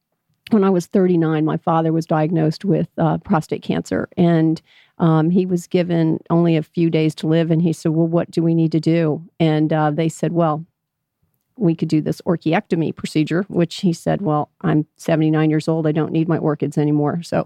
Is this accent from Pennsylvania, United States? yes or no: no; Florida, United States; also born or lived in Dundee, Scotland / New York State; as a young girl, we lived in New York State and moved to New York, to Florida, the retirement capital of the world, St. Petersburg, Florida at the time. And we actually lived in a small town called Bel Air Beach